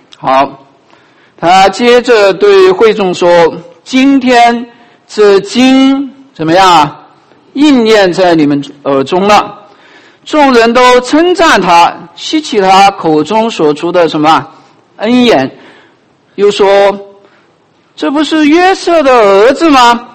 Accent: Sichuan, China; 那我是个四川人，在四川的时候，我会接触到一些广安人，

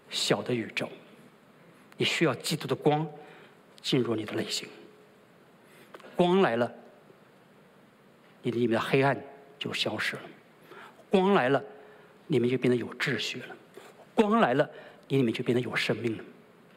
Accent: China; 我们中国人太功利了，我们的文化太功利。

